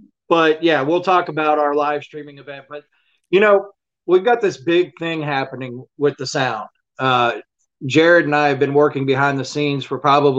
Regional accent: Biloxi, Mississippi, United States; I was pretty much raised in Biloxi. I wasn't born in Biloxi, but I was raised in Biloxi. Went through Hurricane Elena, Hurricane George, Hurricane whatever, Hurricane Katrina.

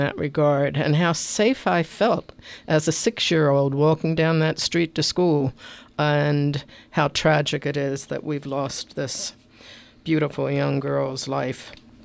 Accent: Baltimore, Maryland, United States; Baltimore, my hometown, there was a coverage of the shooting of a little girl in the backseat of a car on Edmondson Avenue in West Baltimore.

